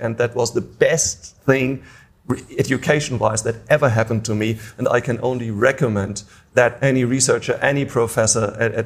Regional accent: Schlitz, Hesse, Germany; In the middle of nowhere. Well, actually in a tiny little town called Schlitz.

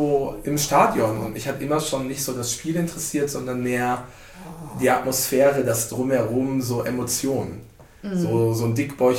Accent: North Rhine-Westphalia, Germany; Weil ich wohne ja nicht in Bochum. Bochum VfL ist mein Verein, aber ich bin ja im Niederrhein groß geworden, also 80 Kilometer von Bochum weg.

